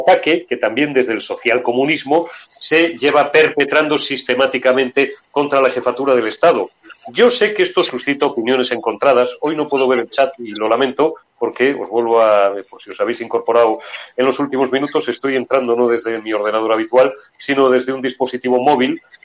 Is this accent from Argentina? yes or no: no; Spain; como ciudadano y como español